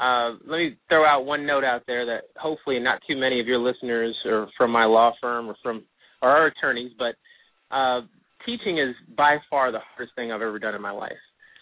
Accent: Columbus, Georgia, United States; also born or lived in Miami / Houston; now in Atlanta, United States; I'm actually from Columbus, Georgia, and spent most of my life there.

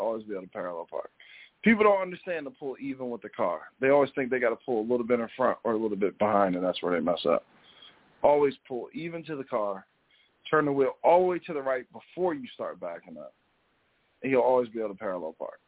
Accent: New Jersey, United States; Shout out to my Cuban family. They got good Spanish accents. I grew up in New Jersey.

